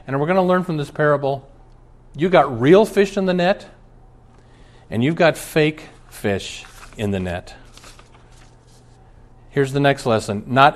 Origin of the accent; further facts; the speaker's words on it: Omaha, Nebraska, United States; When I was a boy, I grew up in Omaha, Nebraska. There aren't lakes in Nebraska.